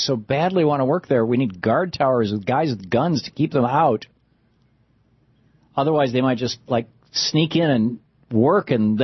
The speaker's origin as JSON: {"language": "English", "country": "United States", "tie": "born there", "said": "And I'll tell you, I was born white in America. I was not born a wealthy family."}